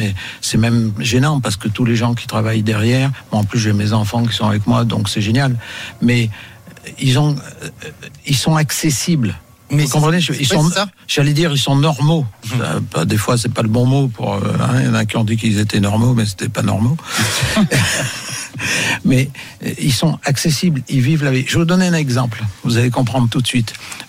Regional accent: Auvergne-Rhône-Alpes, France; c'est normal, je suis auvergnat, donc c'est pas gênant, on est éduqué pour ça

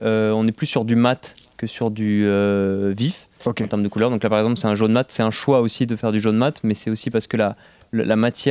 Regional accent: Bordeaux, Nouvelle-Aquitaine, France; Nous, on est de Bordeaux.

